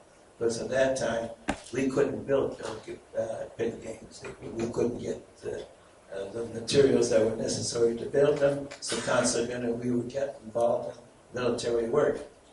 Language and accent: English; Chicago, Illinois, United States; they used to call me a city slicker because I was from Chicago